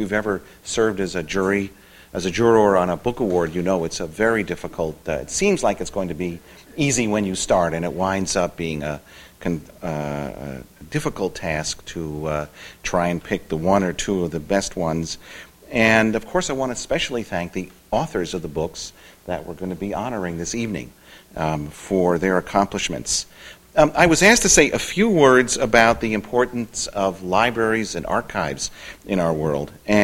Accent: United States; accent: American; Between their Scottish accent and my American accent, we just kept nodding at each other, nodding and smiling.

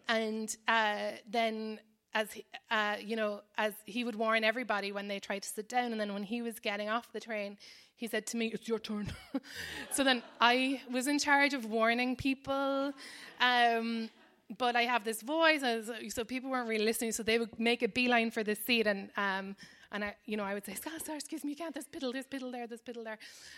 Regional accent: Cobh, Munster, Ireland; I grew up knowing all about the people that left my hometown, but nothing about what happened next. So over 2 million people actually left from my hometown of Cove over like the worst years of the Irish, you know, of Irish history.

